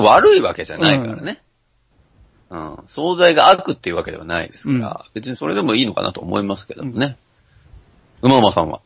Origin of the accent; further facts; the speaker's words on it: Mie, Japan; now in Tokyo, Japan; 私の地元とか、まあ、三重県にいた時、